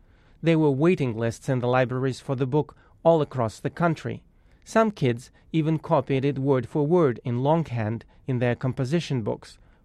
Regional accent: Moscow, Russia; English is a second language; As a kid growing up in Moscow in the 70s, I knew nothing about Frank Baum or … or Kansas.

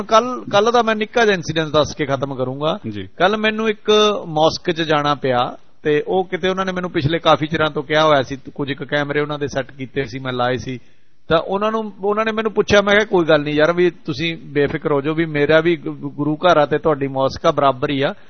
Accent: Sangrur, Punjab, India; ਇਹ ਸਾਡਾ ਨੀ ਕਸੂਰ, ਸਾਡਾ ਜ਼ਿਲ੍ਹਾ ਸੰਗਰੂਰ ਤੋਂ ਆ ਜੀ।

